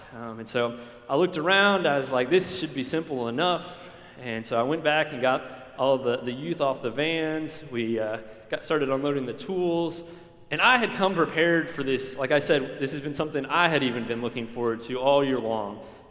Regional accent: Tampa, Florida, United States; One of the things about Tampa is it's my hometown, but it's also, it's kind of an anomaly in the Southeast.

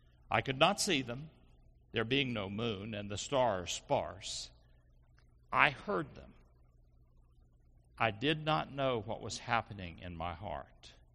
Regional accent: Tennessee, United States; I grew up in Montgomery County, Tennessee.

